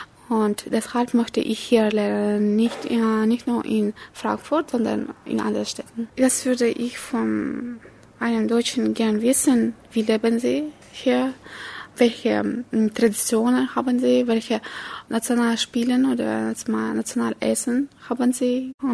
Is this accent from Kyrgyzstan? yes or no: yes; Kyrgyzstan; German is a second language; ich komme aus Kirgisistan. Dieses Land befindet sich in Asien. Und ich lerne Deutsch, weil das mir gefällt.